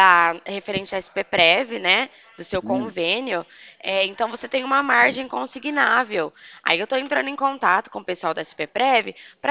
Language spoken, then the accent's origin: Portuguese; Pirassununga, São Paulo, Brazil; eu sou de Pirassununga.